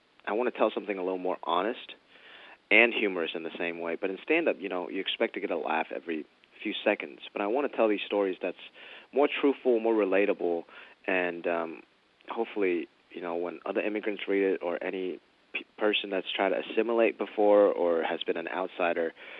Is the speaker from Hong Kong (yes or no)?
yes; Hong Kong; because stand-up comedy wasn't really a thing when I grew up in Hong Kong.